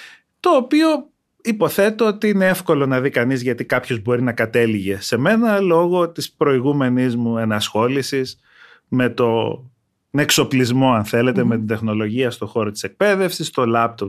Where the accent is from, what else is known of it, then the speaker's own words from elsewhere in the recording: Greece; Είμαι στην Ελλάδα γιατί είμαι Έλληνας κυρίως.